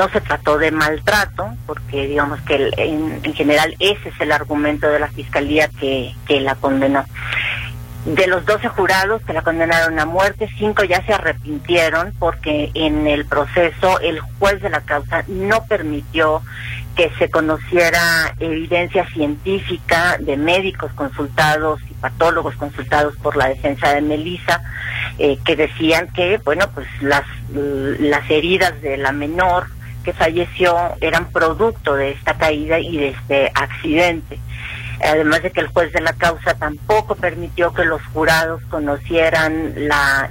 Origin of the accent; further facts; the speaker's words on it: Guadalajara, Jalisco, Mexico; Solo los quienes somos tapatíos, sino también quienes somos mexicanos.